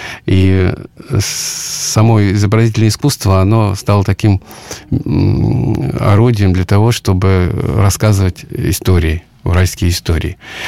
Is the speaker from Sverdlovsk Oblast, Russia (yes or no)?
yes; Nizhniye Sergi, Sverdlovsk Oblast, Russia; born there; потому что я родился на Урале, в Свердловской области, в небольшом городке Нижний Сергей